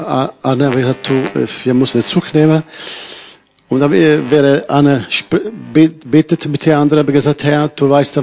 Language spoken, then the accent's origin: German; Essen, North Rhine-Westphalia, Germany; German is a second language; ich, meine Freundin und ein Bruder gekommen, wir kommen aus Essen.